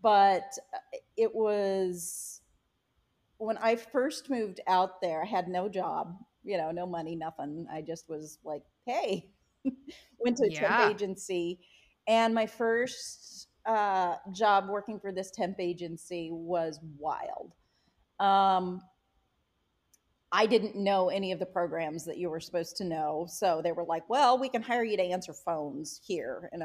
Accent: Lincoln, Nebraska, United States; moved away; I'm from Lincoln, yeah.

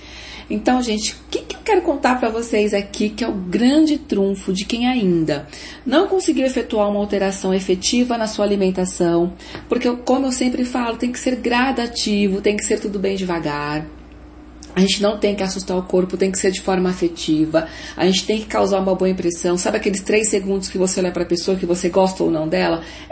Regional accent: Jundiaí, São Paulo, Brazil; born there; now in Várzea Paulista, Brazil; que eu moro numa cidade vizinha, que é Várzea Paulista, meus pais moram em Jundiaí, onde eu nasci, que é grudado, né?

